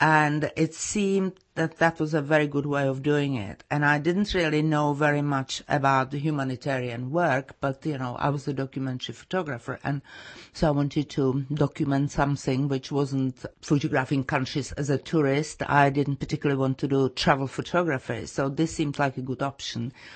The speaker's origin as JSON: {"language": "English", "region": "Prague", "country": "Czechia", "tie": "born or raised there", "said": "I'm from Prague, and I was born in 1950. Grew up in Kobylisy, which is the suburb of Prague, in a very kind of countryfied environment. You know, we had a farm behind the house and so on."}